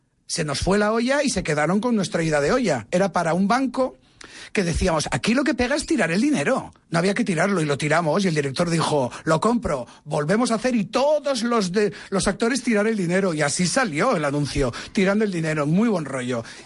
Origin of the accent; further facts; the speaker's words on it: Basque Country, Spain; now in Barcelona, Spain; porque yo soy vasco.